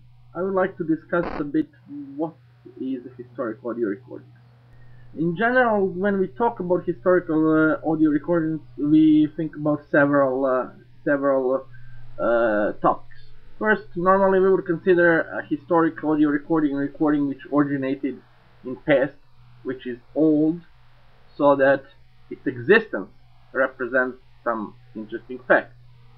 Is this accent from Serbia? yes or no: yes; Serbia; also born or lived in Croatia; Since I'm originally from Serbia and I'm actually born in Croatia